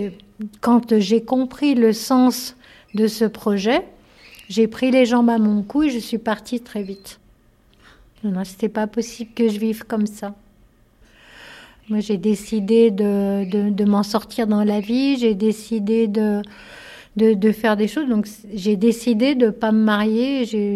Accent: Saint-Cassin, Auvergne-Rhône-Alpes, France; Je crois bien que j'ai 55 ans. Je suis originaire de la Savoie. Alors, j'ai pas été élevée par mes parents. J'ai grandi dans une ferme au-dessus de Chambéry, dans un petit village qui s'appelle Saint-Cassin.

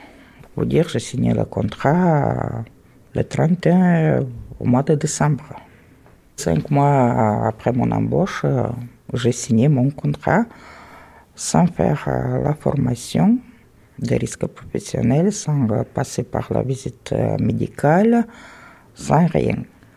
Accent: Western Ukraine, Ukraine; French is a second language; moved away as an adult; je viens de l'Ukraine. L'affaire dont on va parler s'est déroulé en 2019, donc à l'époque j'avais 55 ans. Je suis née dans l'Ouest

